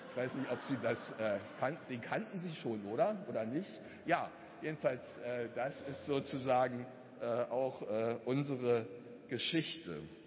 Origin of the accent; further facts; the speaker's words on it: Berlin, Germany; also born or lived in Görlitz; ich komme eigentlich aus Berlin-Pankow, aber war dann 22 Jahre durch viele Umwege, zweiten Bildungsweg und ähnliche Dinge Pfarrer in der damals noch selbstständigen Görlitzer Landeskirche